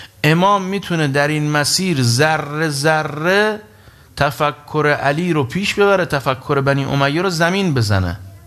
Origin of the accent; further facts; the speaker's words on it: Iran; اما ما روش کار نمی کنیم و نباید هم روش کار کنیم، چون ما ایرانیم